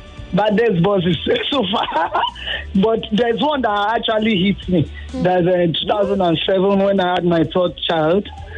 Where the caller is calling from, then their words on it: Ikorodu, Lagos, Nigeria; from Ikorodu.